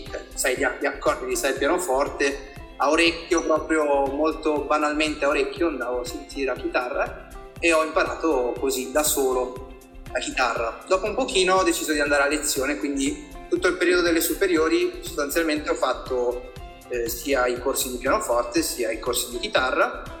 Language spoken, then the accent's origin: Italian; Verona, Veneto, Italy; now in Milan, Italy; Ci tengo a precisare, però, nato e cresciuto a Verona, quindi siamo in realtà abbastanza vicini alla zona del Ferrarese.